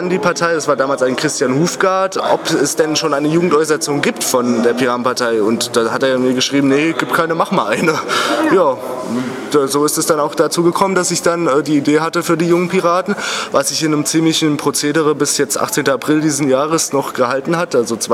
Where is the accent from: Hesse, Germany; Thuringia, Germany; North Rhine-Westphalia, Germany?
Hesse, Germany; Wiesbaden